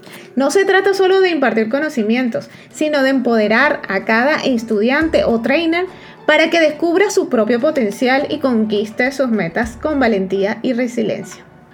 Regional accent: Venezuela; Como venezolana, llevo en mi corazón la pasión y la determinación de una conquistadora. Mi misión va más allá de las fronteras de mi amado país

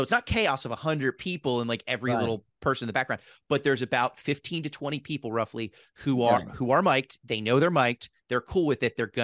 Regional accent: Pennsylvania, United States; So I was – I grew up in Philly, outside of Philly, and I always loved stand-up.

